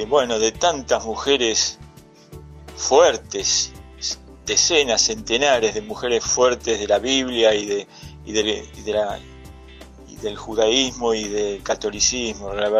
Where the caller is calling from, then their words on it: El Palomar, Buenos Aires Province, Argentina; del Palomar, tengo 72 años